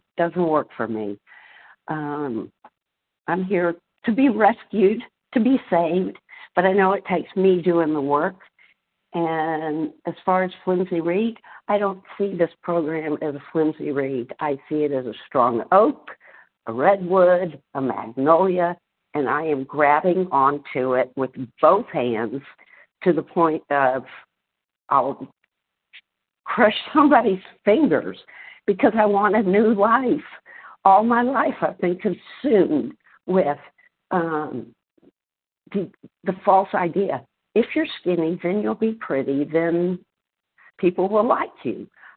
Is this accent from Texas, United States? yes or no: yes; Texas, United States; Hi, y'all. … from Texas.